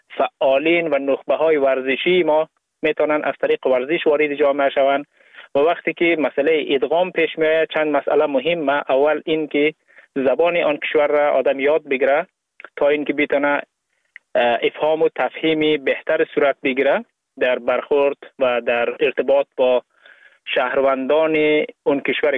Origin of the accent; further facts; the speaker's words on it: Ghazni, Afghanistan; now in Sweden; در غزنی افغانستان به دنیا آمدم و تحصیلات ابتدایی را همونجا داشتم و تا اینکه در سال 2011 سویدن آمدم